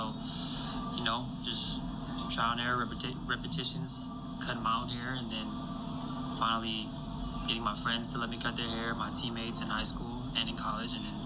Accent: Covina, California, United States; also born or lived in Los Angeles; So I was born in Los Angeles, but then I grew up in Covina, about 30, 40 minutes from the city.

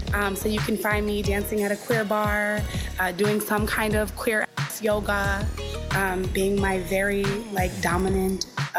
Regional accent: Chicago, Illinois, United States; I'm a Black woman who's from Chicago. I was born and raised in Southside. I'm from Cabrini Green.

